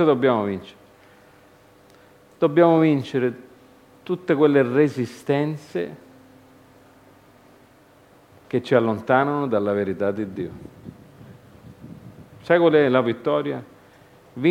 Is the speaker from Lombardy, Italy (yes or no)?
no; Reggio Calabria, Calabria, Italy; noi che siamo calabresi, reggini, e la cultura di questi tempi, di questi luoghi